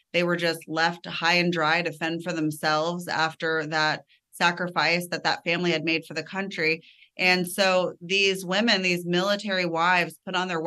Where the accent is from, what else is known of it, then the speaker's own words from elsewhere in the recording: Texas, United States; I grew up in Texas, and I was in a family of a Kosovar immigrant.